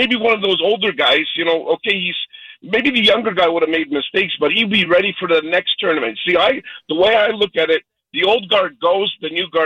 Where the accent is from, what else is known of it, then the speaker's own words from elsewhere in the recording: Canada; And he's an American, and I'm a Canadian.